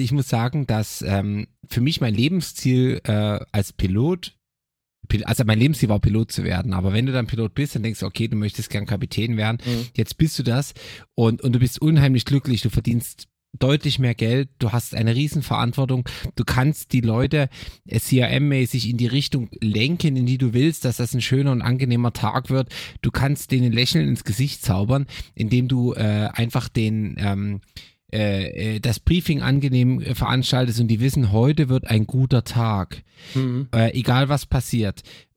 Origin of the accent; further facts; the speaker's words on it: Bavaria, Germany; now in Marrakesh, Morocco; Bei meiner Heimat ist natürlich hier weiterhin in Bayern